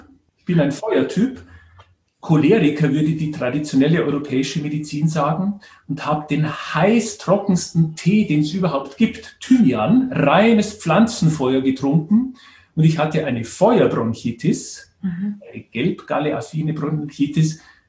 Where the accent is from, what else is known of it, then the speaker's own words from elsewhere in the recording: Bavaria, Germany; now in Vienna, Austria; wie man vielleicht an den wenigen Sätzen schon hört, ich bin ein Bayer in Wien, Bayern groß geworden.